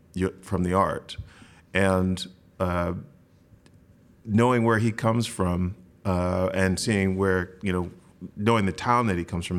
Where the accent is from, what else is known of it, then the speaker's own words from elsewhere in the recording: Grand Rapids, Michigan, United States; born there; and I was born in Grand Rapids, Michigan.